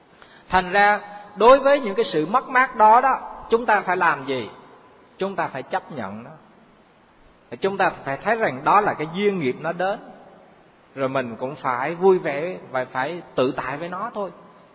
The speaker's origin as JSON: {"language": "Vietnamese", "town": "Quy Nhon", "region": "Bình Định", "country": "Vietnam", "tie": "born or raised there", "said": "là ở tại thành phố Quy Nhơn á, ở quê hương chúng tôi á"}